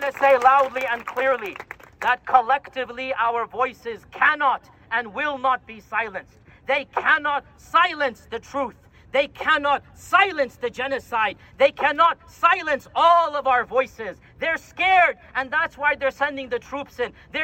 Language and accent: English; Texas, United States; Across the country, I'm from Texas, I flew in from Dallas, at the University of Texas, the governor sent in the troops against students.